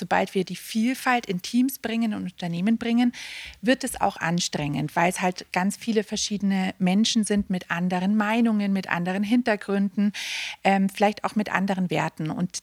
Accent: Germany; Das ist bei euch in Österreich genauso wie bei uns in Deutschland.

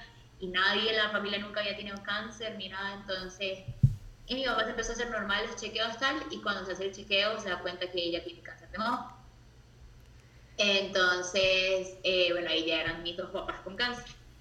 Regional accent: Maracaibo, Zulia, Venezuela; now in San José, Costa Rica; Obviamente Maracaibo. Bueno, yo primero me vine como en el 2002.

